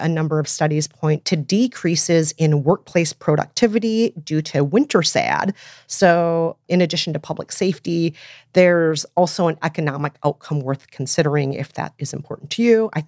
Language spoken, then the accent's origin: English; Minnesota, United States; the Mayo Clinic, shout out to my hometown, Minnesota